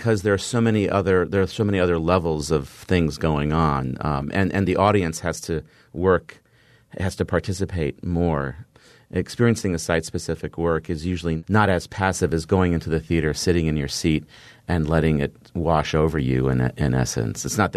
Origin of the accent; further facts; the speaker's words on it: Washington, United States; also born or lived in France / Brazil; I was born in Washington and then shipped off to France for 6 years and then back to Washington and back to France and then back to Washington and then to Brazil.